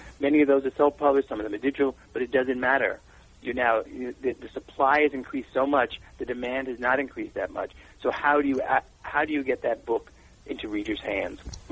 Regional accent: Bronx, New York, United States; So anyway, I do have very fond memories of growing up in the Bronx.

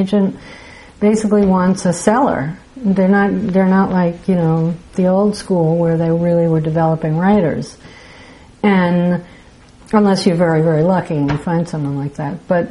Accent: New York City, New York, United States; I grew up in New York City, and then I ended up here sort of like people do, by accident. Spent, 16 years here, raised my kids here.

